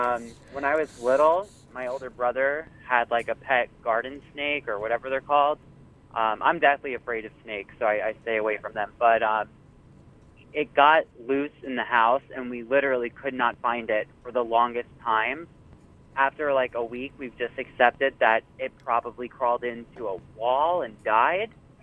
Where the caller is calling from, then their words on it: Roselle Park, New Jersey, United States; I'm from Roselle Park, New Jersey.